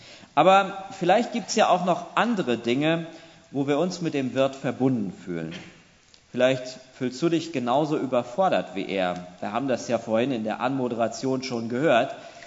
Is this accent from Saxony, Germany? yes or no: no; Schalksmühle, North Rhine-Westphalia, Germany; Meine Heimatgemeinde ist Schalksmühle, das liegt im Sauerland. Da bin ich aufgewachsen und meine Eltern wohnen dort in der Nähe auch noch heute.